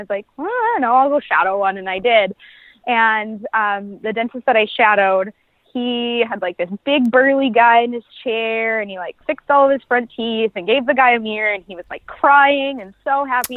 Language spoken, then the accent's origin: English; Herdsfield, North Dakota, United States; Really, really small town. I grew up in Herdsfield, North Dakota.